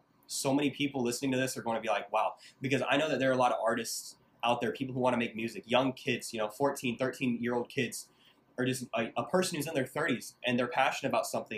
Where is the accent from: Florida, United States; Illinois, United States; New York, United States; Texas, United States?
Florida, United States; Jacksonville; Like, I'm from Jacksonville, so I'll use that example.